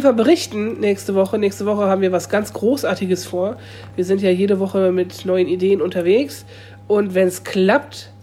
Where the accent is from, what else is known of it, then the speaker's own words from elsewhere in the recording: Lower Saxony, Germany; ich komme ja nicht von hier. Ich bin ja Niedersachse, ich bin hier.